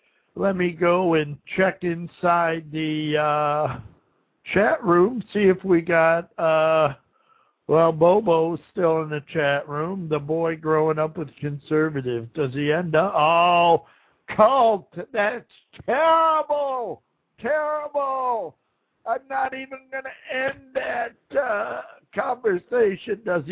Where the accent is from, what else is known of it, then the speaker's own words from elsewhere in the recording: Buffalo, New York, United States; I was born and raised in Buffalo, so anything that happens in New York, that's where the buff net comes from, actually.